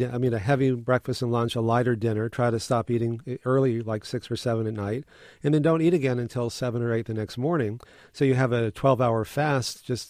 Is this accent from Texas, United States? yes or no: yes; Texas, United States; Well, you know, I grew up in Texas, and I had so many allergies that I went to allergists